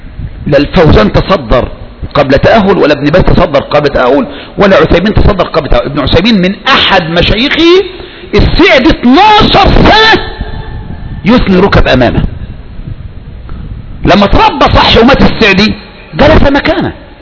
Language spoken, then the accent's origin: Arabic; Egypt; كان شباب يعني عندنا في مصر كنا نظن بهم خيرا في فترة من الفترات